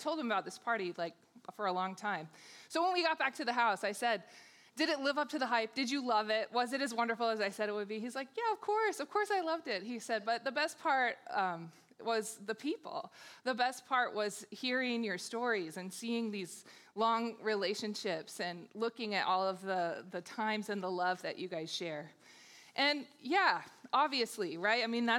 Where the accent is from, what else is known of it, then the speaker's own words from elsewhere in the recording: Alaska, United States; I grew up in Alaska. That was where I was born and spent my childhood, where I came home from college and as a young adult.